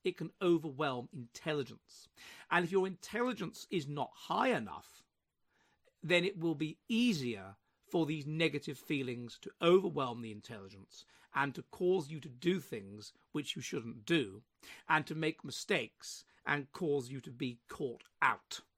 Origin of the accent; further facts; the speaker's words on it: England, United Kingdom; accent: English; Because I represented, I guess because of my accent, a certain kind of Englishness which she didn't like and which she resented.